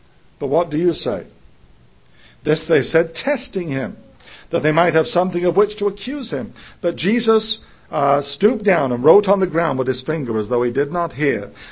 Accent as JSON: {"language": "English", "region": "England", "country": "United Kingdom", "tie": "born or raised there", "said": "You know, I grew up in England."}